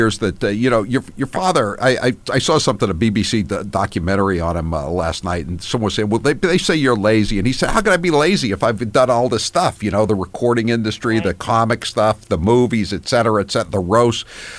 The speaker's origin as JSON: {"language": "English", "region": "Massachusetts", "country": "United States", "said": "I'm from Massachusetts, so I've studied and read everything about"}